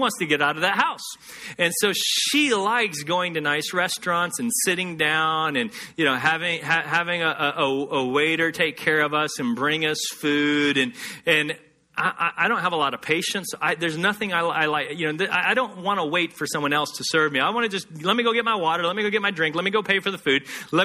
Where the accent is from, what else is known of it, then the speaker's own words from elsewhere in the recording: Texas, United States; Trailer parks in Carlsbad are like Beverly Hills compared to the trailer park I grew up in West Texas.